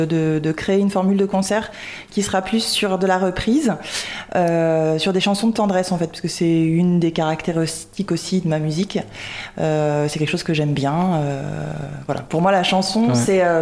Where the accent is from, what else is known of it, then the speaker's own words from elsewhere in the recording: Paris, Île-de-France, France; je suis parisienne à l'origine, même si moi, en ce moment je suis un peu entre Paris et Nantes.